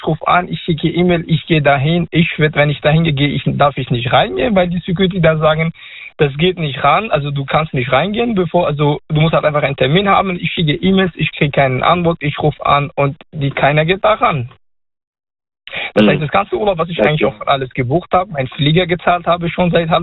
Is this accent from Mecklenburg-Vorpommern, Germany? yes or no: no; Stuttgart, Baden-Württemberg, Germany; ich komme ja aus Stuttgart.